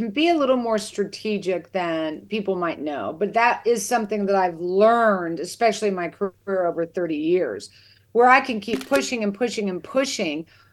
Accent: Kansas, United States; You know, I grew up in Kansas. I love just watching the wheat fields sway in unison in the wind.

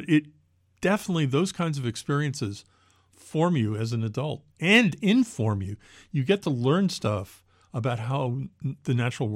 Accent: Watertown, Massachusetts, United States; I grew up in Watertown outside of Boston, so it was a suburb. But I grew up right close to the Charles River at that point.

